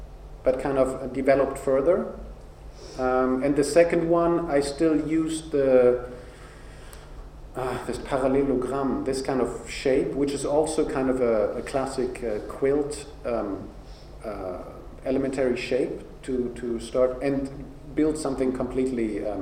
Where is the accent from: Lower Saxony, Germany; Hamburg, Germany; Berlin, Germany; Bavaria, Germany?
Berlin, Germany; English is a second language; I was growing up in the Cold War times, right? I'm kind of a child of the 70s and 80s. I'm coming from Berlin. There was a wall around my city.